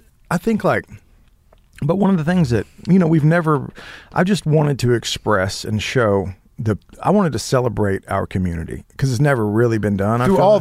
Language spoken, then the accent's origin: English; Holdenville, Oklahoma, United States; I mean, my grandma, you know, I grew up in Holdenville, Oklahoma.